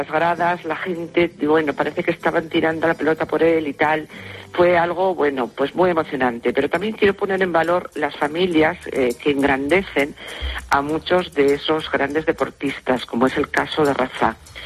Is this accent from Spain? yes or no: yes; Oviedo, Asturias, Spain; soy de Oviedo